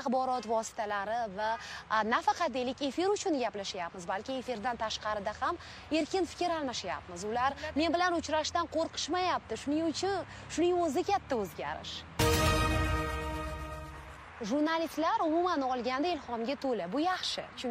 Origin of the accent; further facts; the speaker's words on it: Qoshqirgon, Tashkent Region, Uzbekistan; moved away; Shu diyor farzandiman. O'zbekistonda tug'ilganman, voyaga yetganman. Toshkent viloyati Bo'stonliq tumani Qo'shqirg'on degan qishloqdaman. Oddiy oiladan chiqqanman. 9 farzandmiz.